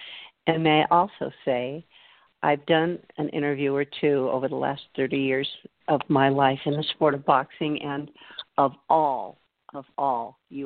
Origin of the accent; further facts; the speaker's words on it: Culver City, California, United States; It's where I grew up as a child. I grew up in Culver City, so it was just right around the corner.